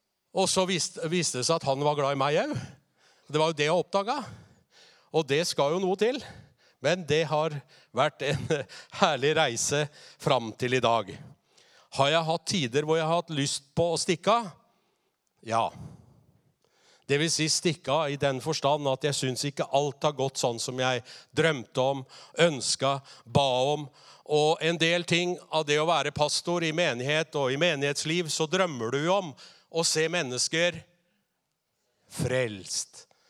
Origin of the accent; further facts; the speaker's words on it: Østfold, Norway; Neida, jeg er fra Indre Østfold.